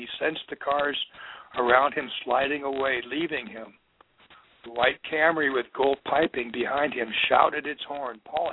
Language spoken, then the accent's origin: English; Mount Liberty, Nebraska, United States; born or raised there